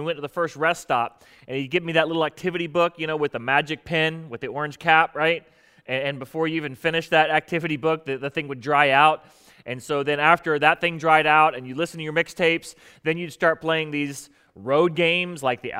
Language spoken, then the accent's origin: English; Florida, United States; now in Hampton Roads, United States; For me, when I grew up in South Florida, it took about 7 hours just to get out of the state.